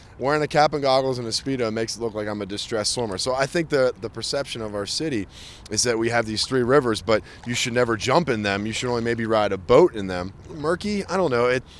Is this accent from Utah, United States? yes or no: no; Murraysville, Pennsylvania, United States; I'm from Murraysville, Pennsylvania, and I enjoy swimming in the three rivers around Pittsburgh.